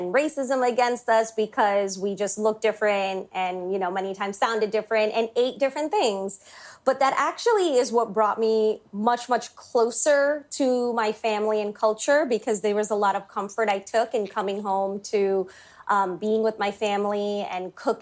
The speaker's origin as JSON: {"language": "English", "country": "India", "lives_now": "Boston, United States", "said": "I'm Indian"}